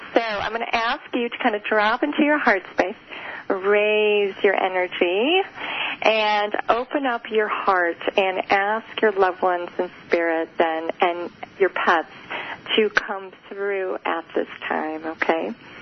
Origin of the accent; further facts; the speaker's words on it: Wheaton, United States; It's so funny, because I'm from Wheaton.